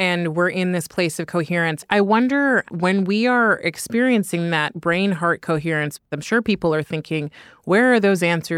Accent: California, United States; now in New York, United States; I'm from California. I live in New York.

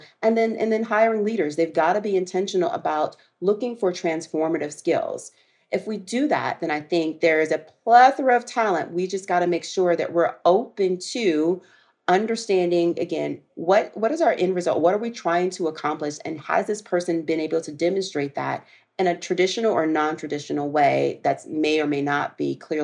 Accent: Southern United States, United States; Again, I'm a girl from the South.

